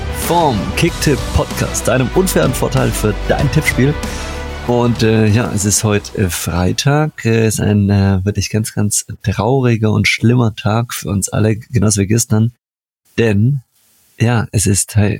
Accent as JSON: {"language": "German", "region": "Baden-Württemberg", "country": "Germany", "said": "Ja, da wo ich herkomme, da war ich hier, aber... Ja, in der Nähe von Stuttgart, da wäre hier aber Alarm gewesen."}